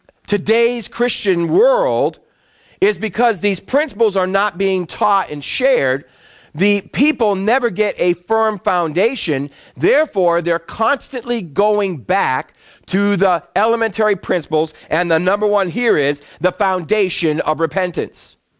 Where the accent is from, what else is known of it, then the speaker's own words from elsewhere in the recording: Boston, Massachusetts, United States; I grew up in Boston, and my house was over 250 years old. My parents bought it for $8,000.